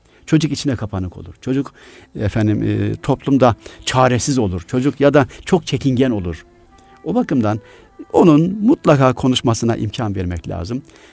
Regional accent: Yozgat, Turkey; 20 kilometre bizim köy Yozgat'a.

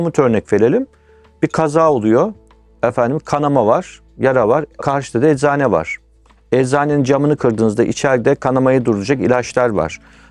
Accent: Black Sea Region, Turkey; Ben de Karadeniz'de doğdum, büyüdüm.

